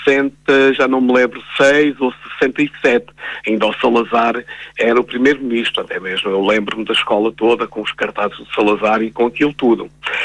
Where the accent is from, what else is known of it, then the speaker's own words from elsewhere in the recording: Torres Novas, Centro, Portugal; mais ou menos a 7 ou 8 quilómetros da minha aldeia, em Torres Novas